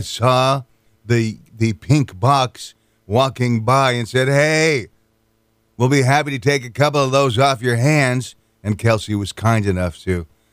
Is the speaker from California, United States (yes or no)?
no; Pueblo, Colorado, United States; I'm from Pueblo, which is the biggest little town around.